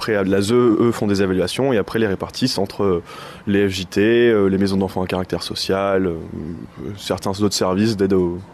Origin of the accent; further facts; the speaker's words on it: Romorantin, Centre-Val de Loire, France; ce matin moi je suis de Romorantin, donc à tout près d'ici